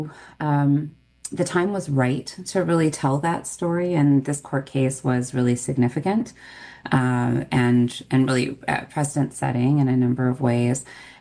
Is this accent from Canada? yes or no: yes; British Columbia, Canada; born or raised there